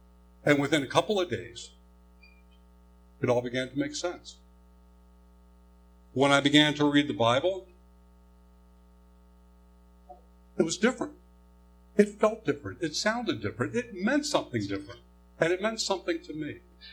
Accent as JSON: {"language": "English", "region": "Maryland", "country": "United States", "tie": "born or raised there", "said": "I grew up in Maryland, just north of Baltimore, and I remember attending Sunday school and church from first grade all the way up through senior high."}